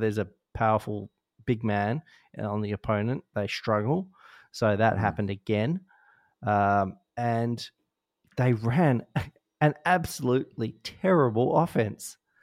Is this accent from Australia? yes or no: yes; Perth, Western Australia, Australia; I'm from Perth